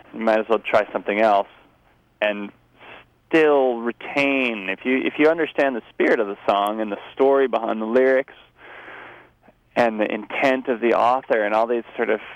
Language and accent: English; Nicaragua; and I grew up in Nicaragua in the 80s, from 1980 to 1989.